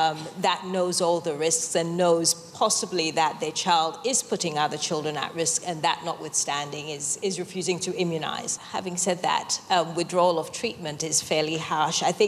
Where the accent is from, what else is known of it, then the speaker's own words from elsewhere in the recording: Ghana; I'm from Ghana originally